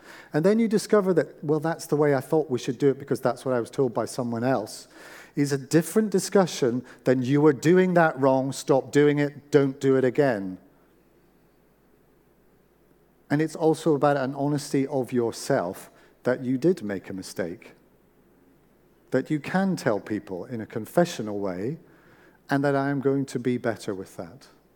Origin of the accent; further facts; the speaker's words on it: Scotland, United Kingdom; I'm Scottish, so.